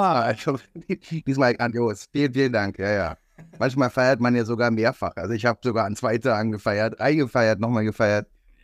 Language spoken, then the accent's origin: German; Berlin, Germany; Ich bin in West-Berlin groß geworden